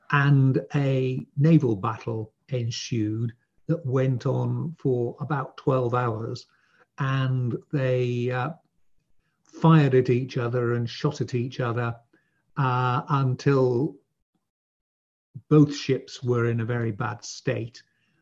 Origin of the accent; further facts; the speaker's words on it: Yorkshire and the Humber, United Kingdom; There are a lot of them where I grew up in Yorkshire.